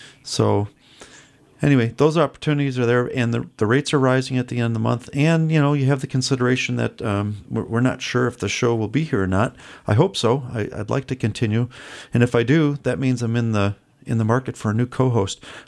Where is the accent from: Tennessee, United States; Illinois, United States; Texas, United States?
Illinois, United States; Chicago; Yeah, Chicago.